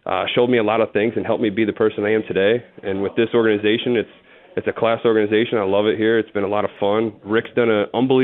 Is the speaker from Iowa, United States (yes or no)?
no; Newark, Ohio, United States; and I was from Newark. So it was just right down the road. But yes, we were Ohio based.